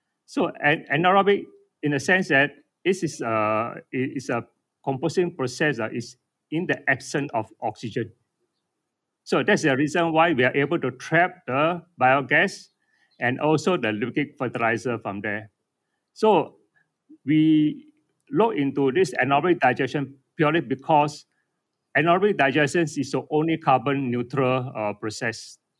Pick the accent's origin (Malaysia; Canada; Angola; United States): Malaysia; Taiping, Perak; I'm from Taiping, actually.